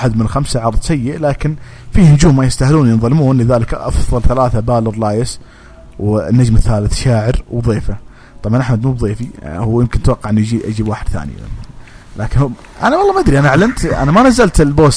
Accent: Saudi Arabia; لأن عندنا في السعودية فين يعني وين

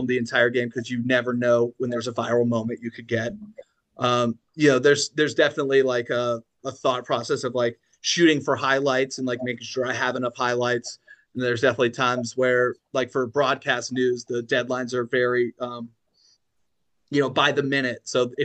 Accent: Los Angeles, California, United States; I am from the beach where the sun sets and not sunrises. I am from Los Angeles, California. Grew up a pretty big jock.

